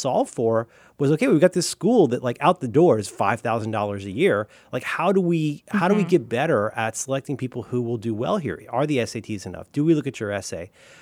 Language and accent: English; Florida, United States; And I was a kid from Central Florida who was a dipshit.